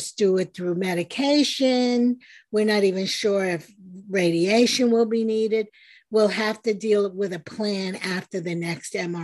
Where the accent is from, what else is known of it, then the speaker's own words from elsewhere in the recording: New York, United States; as a New Yorker, I am a little suspicious.